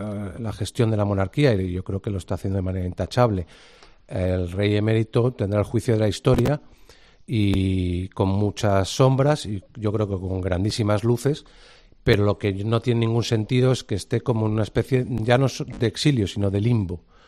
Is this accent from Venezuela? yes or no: no; Spain; como español y como monárquico